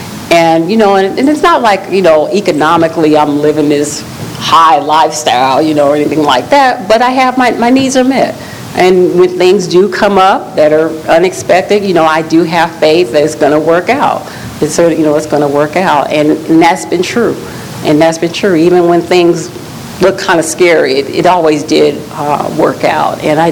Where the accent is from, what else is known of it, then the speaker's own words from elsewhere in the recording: Long Beach, United States; We have in Long Beach, that's where I'm from Long Beach